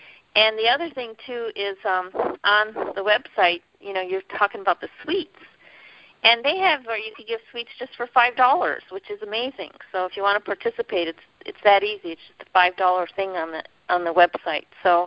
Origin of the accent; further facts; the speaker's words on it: Hamtramck, Michigan, United States; I was born and raised around Hamtramck, which is, like, in the middle of Detroit, which was a Polish community.